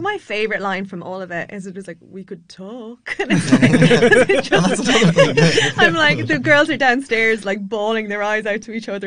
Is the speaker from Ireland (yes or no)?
yes; Munster, Ireland; so I'm from Kerry.